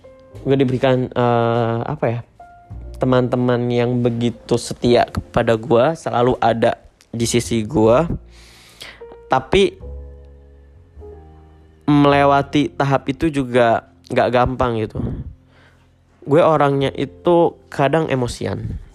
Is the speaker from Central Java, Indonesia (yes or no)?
yes; Kebumen, Central Java, Indonesia; now in Jakarta, Indonesia; Asal gue dari Kebumen, ya Jawa Tengah, jadi gue anak rantau yang mencari ilmu di ibu kota.